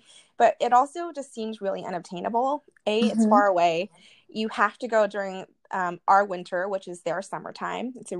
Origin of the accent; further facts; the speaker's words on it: Hawaii, United States; I think growing up in Hawaii, especially like Tahiti, Bora Bora, these beautiful islands, I would like to get there one day.